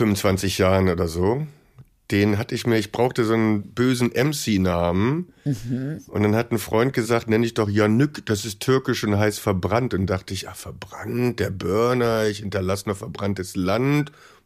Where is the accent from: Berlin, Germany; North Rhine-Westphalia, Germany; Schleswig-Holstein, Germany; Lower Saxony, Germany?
North Rhine-Westphalia, Germany; Bonn; born there; Ich komme sogar aus Bonn, aus dem Venusberg-Krankenhaus